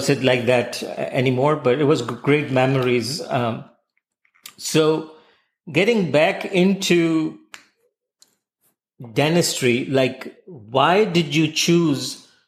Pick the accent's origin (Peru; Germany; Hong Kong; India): Hong Kong; now in United States; I came from Hong Kong. My parents are from Pakistan. We lived in Hong Kong